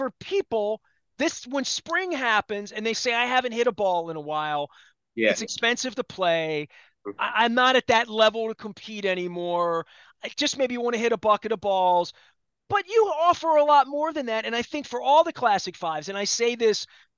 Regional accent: Dundalk, Maryland, United States; because I'm from Dundalk, you know.

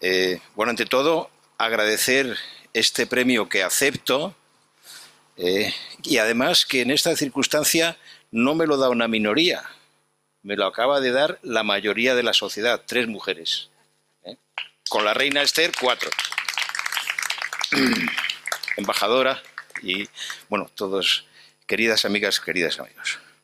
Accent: Spain; yo soy un español de los que considera que la España de las tres culturas es una parte sustancial de nuestra identidad y de nuestra historia.

